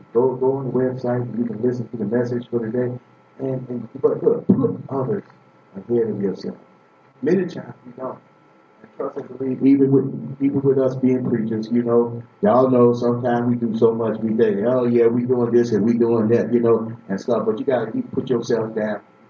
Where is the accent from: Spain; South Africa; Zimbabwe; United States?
United States; Boston, Massachusetts; moved away; I came from Boston to here, and I just didn't want to just go to jail